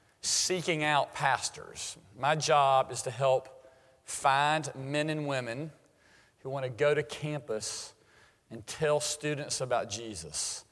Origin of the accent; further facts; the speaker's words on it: Lugoff, South Carolina, United States; I grew up in South Carolina. I attended Lugoff Elgin High School.